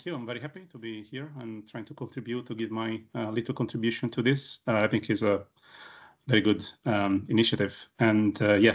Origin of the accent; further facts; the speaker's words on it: Italy; English is a second language; now in United Kingdom; I was born and raised in Italy, and I used to hike in Italian mountains, and especially the Alps. But also here in the UK